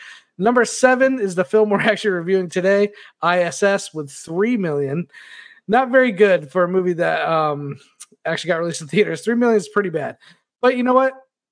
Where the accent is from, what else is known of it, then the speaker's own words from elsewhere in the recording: East Coast, United States; I grew up on the East Coast. Sometimes it would rain for 2 weeks straight